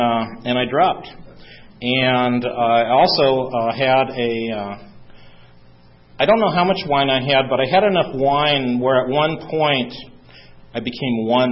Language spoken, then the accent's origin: English; San Diego, California, United States; born there; I was born here in San Diego. My dad was a career military man